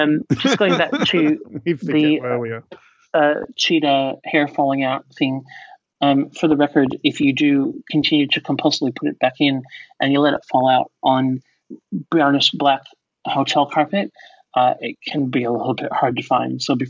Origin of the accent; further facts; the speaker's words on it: United States; moved away; When I go back to the cute little small town that I grew up in the US, I could say it.